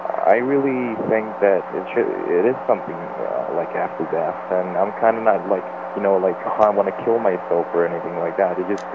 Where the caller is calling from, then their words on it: Sweden; English is a second language; and I'm from Sweden.